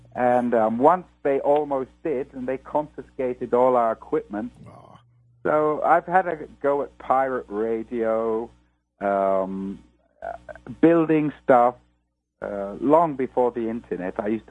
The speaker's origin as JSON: {"language": "English", "region": "London", "country": "United Kingdom", "tie": "born there", "said": "I was born in Islington, in London, North London. And my father was a Nigerian. And my mother was a British woman."}